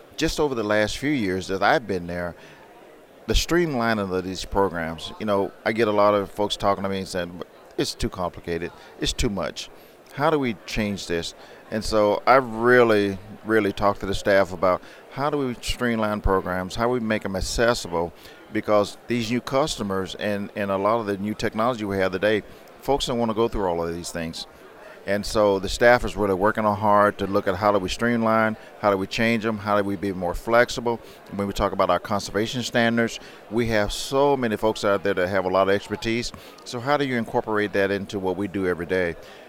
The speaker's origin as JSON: {"language": "English", "region": "Mississippi", "country": "United States", "said": "I'm from Mississippi, so I understand the South, the Southeast, the Northeast."}